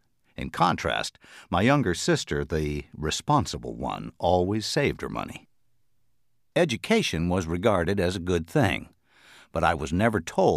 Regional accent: Los Angeles, California, United States; While I was growing up in Los Angeles, Terry was across the country in New York.

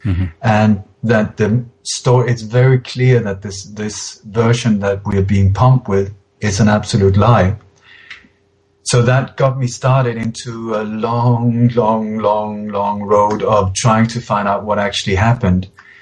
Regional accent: Sweden; also born or lived in Denmark / England / Iceland; now in Spain; Well, my body was born in Denmark many years ago, and I grew up partly in Denmark, and then when I was eight, we emigrated to Sweden, where I grew up, and then after that, I've been moving around. I lived in England for a while, Iceland, now in Spain, since the year 2000.

